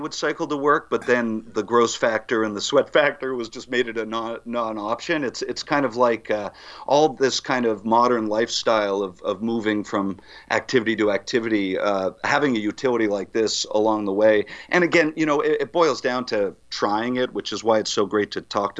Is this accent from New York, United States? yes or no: no; Vermont, United States; You know, we grew up here in Vermont